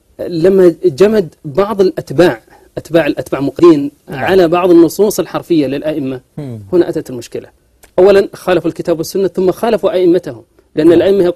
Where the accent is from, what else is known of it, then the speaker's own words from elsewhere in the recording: Saudi Arabia; عندنا في الأحساء